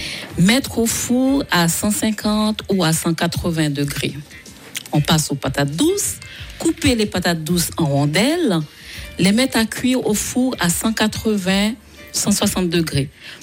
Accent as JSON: {"language": "French", "country": "Haiti", "lives_now": "France", "said": "C'est pas caoutchouteux comme chez moi en Haïti."}